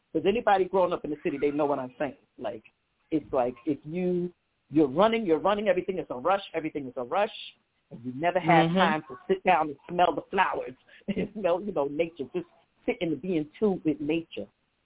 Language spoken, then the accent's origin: English; New York, United States; living in New York, you know, growing up in New York all my life, it's a fast-paced environment